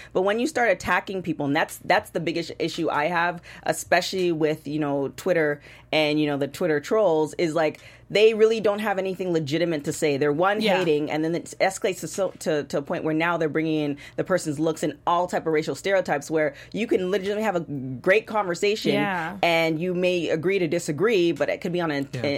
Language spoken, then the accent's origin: English; Canada; So I'm from Canada.